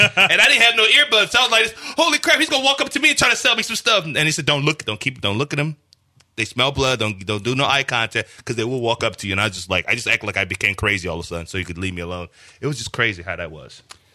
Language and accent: English; Houston, Texas, United States; I'm walking really slow because I'm from Houston. We walk slow.